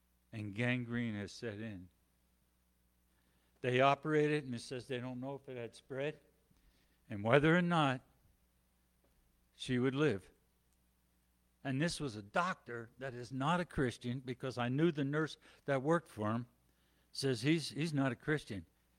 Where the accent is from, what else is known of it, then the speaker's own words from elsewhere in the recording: New Jersey, United States; And born and raised in Jersey, across the river from New York City. Grew up in a Lutheran church, went to church my whole life.